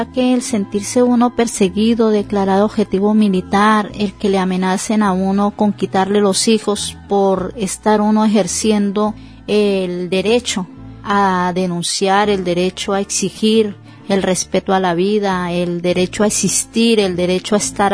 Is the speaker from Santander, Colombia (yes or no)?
yes; Barrancabermeja, Santander, Colombia; Yo vengo de Colombia, de la región del Magdalena Medio, Barranca Bermeja